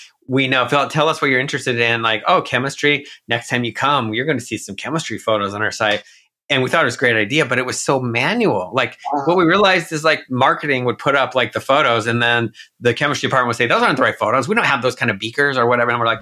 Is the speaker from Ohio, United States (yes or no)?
no; Tempe, Arizona, United States; I grew up in Tempe and I still have a lot of connections down there, right by SU.